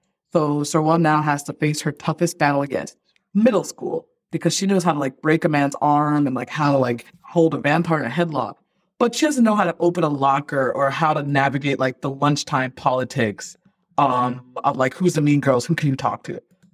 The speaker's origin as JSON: {"language": "English", "country": "Ghana", "tie": "born there", "said": "I was born in Ghana, so I have a lot of connections to the culture and the country."}